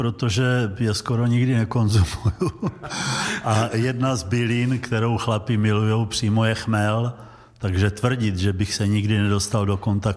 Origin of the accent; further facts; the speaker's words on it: Znojmo, South Moravian Region, Czechia; já jsem měl to štěstí, že jsem vyrůstal ve Znojmě u dědečka